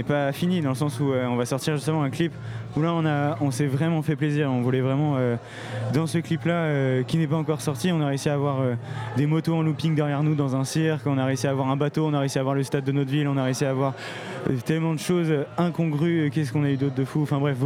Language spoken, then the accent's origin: French; Lorient, Brittany, France; nous, on vient de Lorient, donc évidemment, on voulait faire une release party à Lorient.